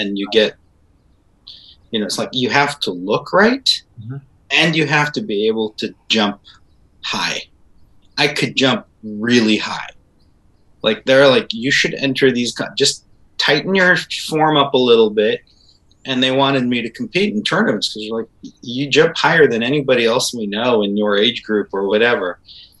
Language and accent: English; Israel; I grew up in Israel where we have Jerusalem, which is also an incredible city.